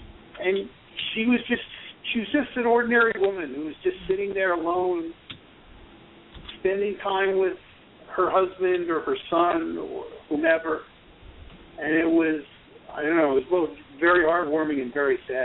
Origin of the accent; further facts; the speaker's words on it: Northeast, United States; I'm from the Northeast.